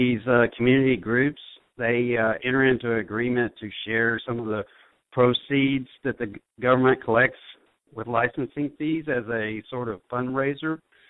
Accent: Texas, United States; I'm from Texas.

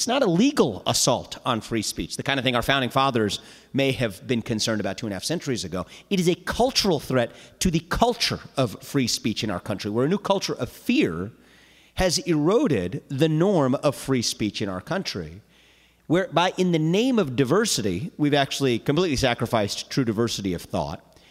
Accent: United States; as an American born 36 years ago

